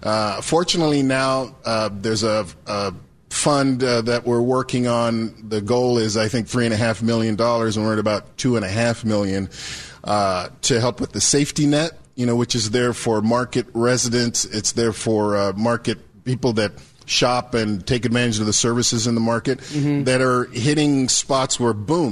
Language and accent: English; Kentucky, United States; also born or lived in Jamaica; now in Seattle, United States; I was born in Jamaica and I grew up in Kentucky.